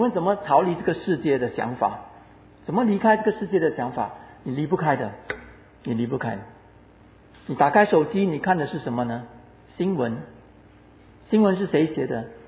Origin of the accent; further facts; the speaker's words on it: Singapore; 我们新加坡人不喜欢不太会不抵抗冷所以我们去美国的时候